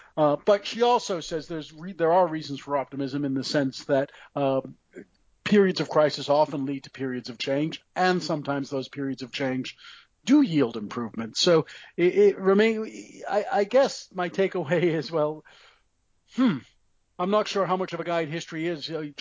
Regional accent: United States; moved away; We are American citizens. We were raised in the United States. We are historians of the United States. We don't live in the United States.

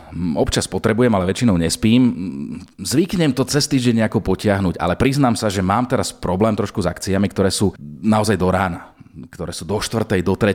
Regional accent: Trnava, Trnava Region, Slovakia; A tým, že som Trnavčan, dochádzam na 5. do Bratislavy.

